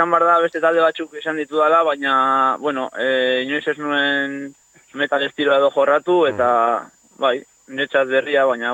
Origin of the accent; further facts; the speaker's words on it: Orduña, Basque Country, Spain; ni Urduñakoa naiz, alboko herri batekoa